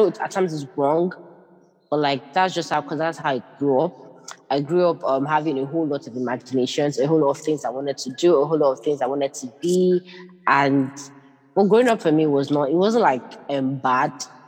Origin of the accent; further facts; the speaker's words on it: Enugu State, Nigeria; also born or lived in Lagos; I know they're both Igbos. I'm from Enugu State. I'm like fully Igbo.